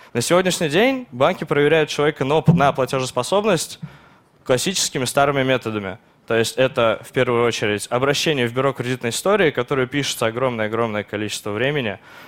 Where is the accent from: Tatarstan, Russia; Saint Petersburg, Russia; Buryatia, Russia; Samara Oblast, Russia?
Tatarstan, Russia; Kazan; Мы из Казани